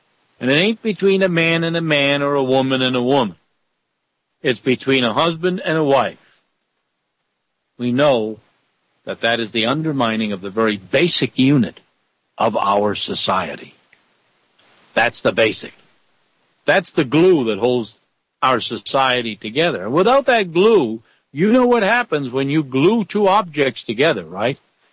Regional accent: Rhode Island, United States; So now here in my home state of Rhode Island

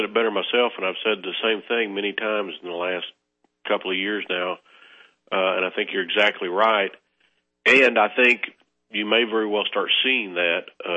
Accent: Oklahoma, United States; also born or lived in Texas; Matter of fact, I was born in Texas. I've lived in Oklahoma most of my life, but consider myself an Okie.

